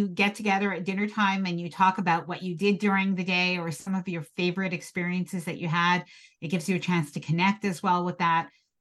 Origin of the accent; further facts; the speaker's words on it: Canada; so I'm from Canada.